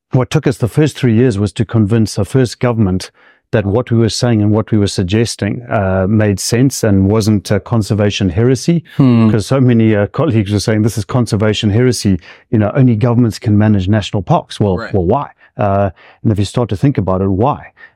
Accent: Zimbabwe; growing up, born and growing up in Zimbabwe

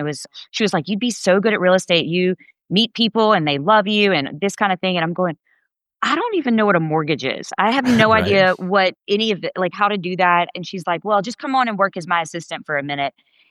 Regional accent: Clinton, Louisiana, United States; So I was raised in Clinton, Louisiana, which is a really small country town.

